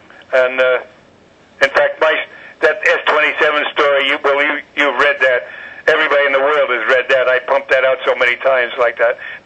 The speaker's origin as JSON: {"language": "English", "region": "New York", "country": "United States", "said": "You know, well, I'm a New Yorker."}